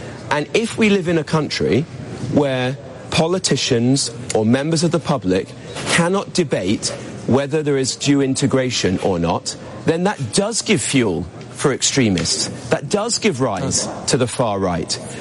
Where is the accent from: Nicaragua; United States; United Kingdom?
United Kingdom; West Midlands; a place I know quite well growing up in the West Midlands